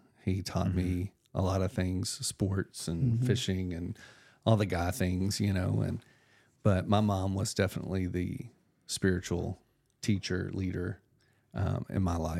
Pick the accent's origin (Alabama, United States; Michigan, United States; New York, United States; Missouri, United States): Alabama, United States; Mobile; I am from Mobile, Alabama, born and raised. My parents have been married 60 years this year.